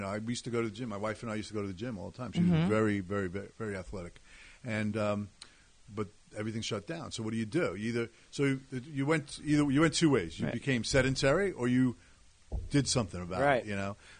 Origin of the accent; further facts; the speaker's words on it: Brooklyn, New York, United States; It's funny, when I was younger, growing up in Brooklyn, you know, there were these things called mopeds.